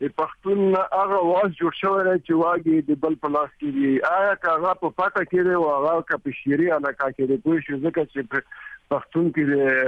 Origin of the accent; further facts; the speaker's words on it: Pakistan; زه پاکستانی یم، پاکستان کښې ما حقوق کړي دي